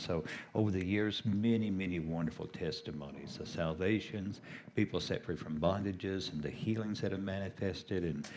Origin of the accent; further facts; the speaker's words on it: Colorado Springs, Colorado, United States; we are from Colorado Springs, Colorado in the U.S., which is about the middle of the country